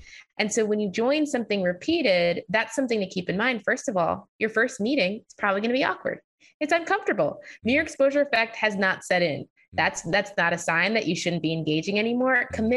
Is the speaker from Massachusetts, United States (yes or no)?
no; New York, United States; I grew up in New York, so I had never experienced racism before, at least not blatantly.